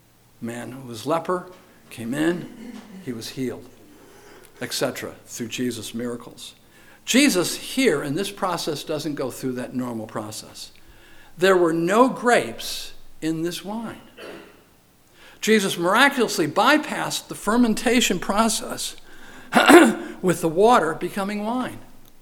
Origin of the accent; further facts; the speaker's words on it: New York, United States; Where I grew up in New York, we had a place up in the Adirondacks in Chestertown, New York